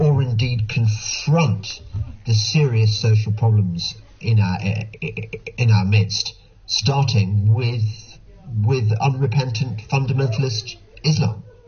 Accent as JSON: {"language": "English", "region": "England", "country": "United Kingdom", "said": "But I suppose that I, as an Englishman"}